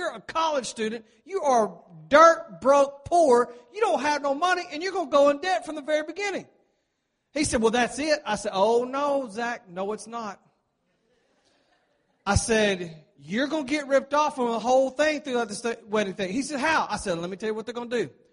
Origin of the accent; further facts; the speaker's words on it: Texas, United States; And we're from Texas. And we do rodeo. And so not everybody in Texas does that.